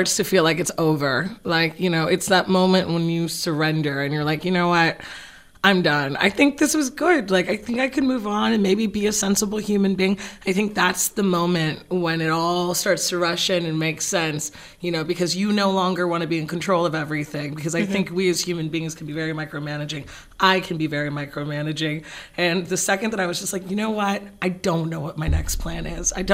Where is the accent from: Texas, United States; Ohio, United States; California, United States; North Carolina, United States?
California, United States; Northridge; Yeah. I grew up in Northridge, actually.